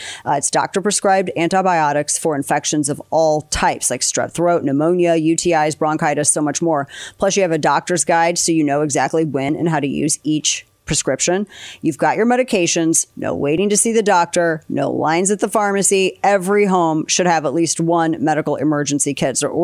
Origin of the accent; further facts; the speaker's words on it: United States; I'm too American for that.